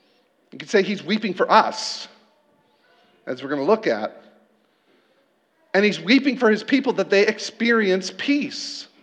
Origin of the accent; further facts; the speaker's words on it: United States; I'm from America. Like, we like perfected celebrity culture and influencer culture. All we want as Americans is crowds.